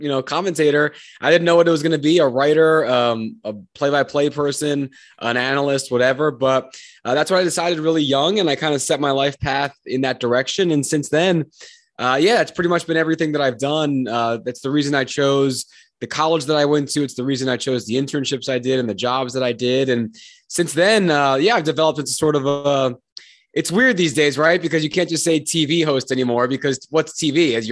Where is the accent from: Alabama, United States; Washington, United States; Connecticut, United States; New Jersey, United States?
New Jersey, United States; I grew up in Central Jersey as a huge sports fan, but not a good sports player.